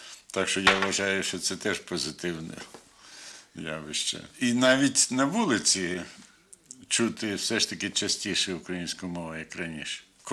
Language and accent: Ukrainian; Kyiv, Ukraine; born there; я народився в Києві, якраз дуже недалеко від теперішнього цирку. Колись то називалася вулиця Дмитрівська, номер 13. Ага. Того будинку, де я народився, вже немає, там будується тепер якийсь великий житловий будинок.